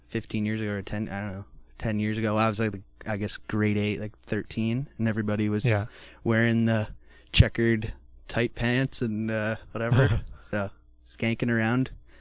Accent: Orangeville, Ontario, Canada; I grew up there. I was born in Orangeville. My mom's side of the family has been in Orangeville for generations. So I love it there.

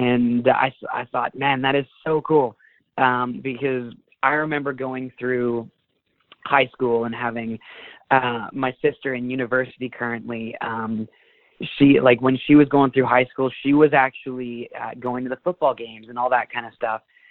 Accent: British Columbia, Canada; And that one was memorable from the fact that it was in my hometown, back in the Okanagan of BC.

